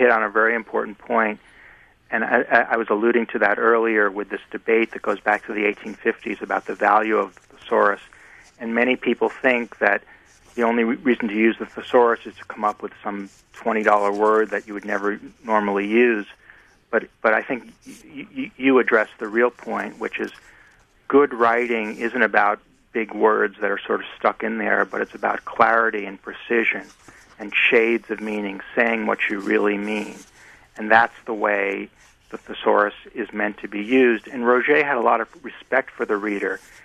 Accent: Massachusetts, United States; from my home state of Massachusetts.

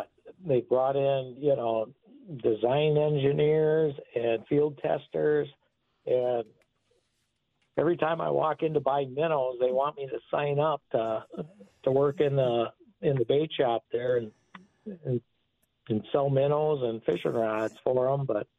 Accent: Park Falls, Wisconsin, United States; That's my hometown. That's St. Croix Rods is in Park Falls.

